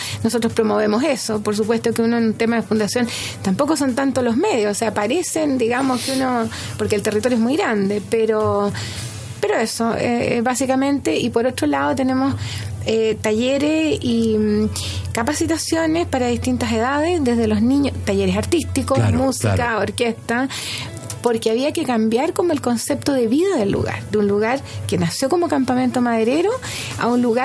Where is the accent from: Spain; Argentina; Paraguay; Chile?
Chile; Que yo creo que como chilenos somos poco... somos como de bajo perfil